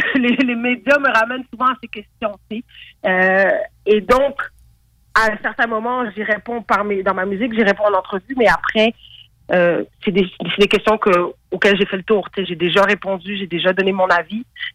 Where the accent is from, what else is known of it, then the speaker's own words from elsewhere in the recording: Senegal; C'est mon pays d'origine. Puis, tu sais, j'ai beaucoup d'amis là-bas. Mais le Sénégal, il y a une très grosse scène de rap là-bas.